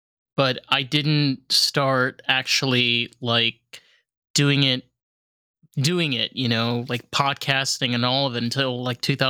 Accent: Rockland County, New York, United States; Well, I grew up in New York. I grew up in, I grew up on the other side of the Hudson. I grew up in Rockland County. I'm Sephardic. I'm Moroccan.

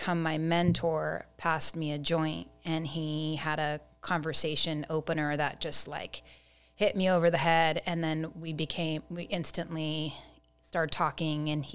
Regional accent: California, United States; just growing up, and I grew up in the San Fernando Valley down in Southern California and in the 90s.

